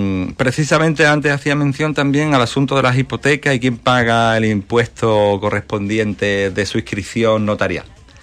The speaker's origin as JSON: {"language": "Spanish", "town": "Málaga", "region": "Andalusia", "country": "Spain", "said": "yo soy malagueño, en Málaga se ha multiplicado por dos"}